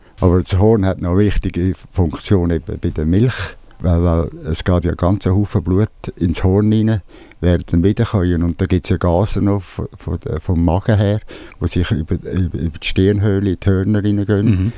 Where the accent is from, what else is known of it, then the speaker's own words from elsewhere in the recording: Zurich, Switzerland; now in Bernese Jura, Switzerland; Ich bin Werkbauer im Berner Jura, bin eigentlich Bündner, in Zürich aufgewachsen.